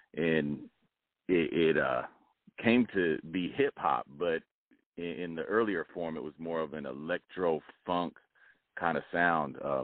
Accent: Boston, Massachusetts, United States; also born or lived in Phoenix / Albuquerque; we were in Boston because I was born in Phoenix and then moved with my family to Boston. And then ended up living outside of the city of Boston.

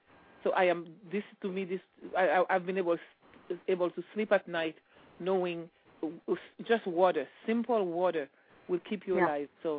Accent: Haiti; now in San Diego, United States; I'm in beautiful sunny San Diego, and it's still morning. I was born and raised in Haiti. I'm from a humble background and never forgot where I came from

